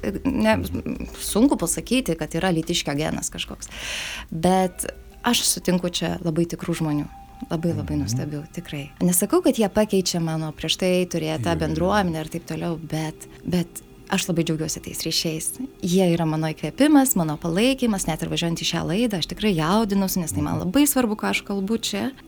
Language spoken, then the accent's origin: Lithuanian; Alytus, Alytus County, Lithuania; mes su sese, kaip augom Alytuje